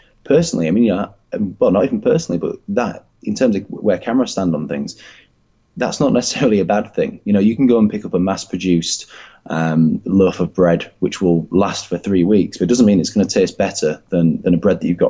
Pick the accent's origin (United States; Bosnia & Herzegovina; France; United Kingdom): United Kingdom; the north of England; accent: Northern English; I'm from the north, as any English listeners will be able to tell by my accent.